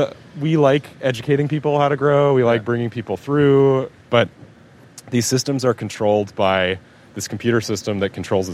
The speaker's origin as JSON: {"language": "English", "town": "Los Angeles", "region": "California", "country": "United States", "tie": "born or raised there", "moved": "as an adult", "said": "I grew up in Los Angeles originally. Moved to New York in 2009."}